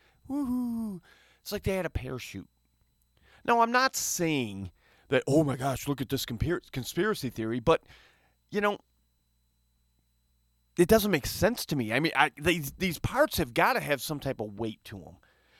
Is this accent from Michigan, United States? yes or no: yes; Flint, Michigan, United States; We are from Flint, Bishop Airport, Detroit Metro.